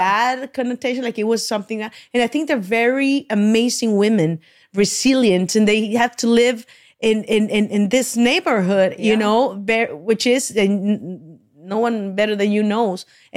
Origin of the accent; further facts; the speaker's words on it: Mexico; I grew up in Mexico and they say, and I say, Mis Cholas.